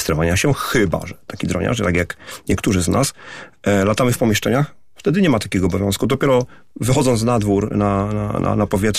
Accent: Poznań, Greater Poland Voivodeship, Poland; jesteśmy z Poznania, więc nasza nazwa jest bardzo poznańska.

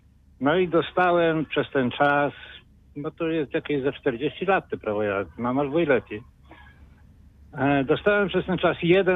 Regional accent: Wałcz, West Pomeranian Voivodeship, Poland; ja z Wałcza jestem.

